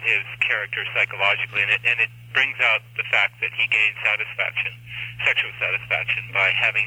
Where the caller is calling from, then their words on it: Santa Cruz, California, United States; Yes, hello. I'm calling from Santa Cruz.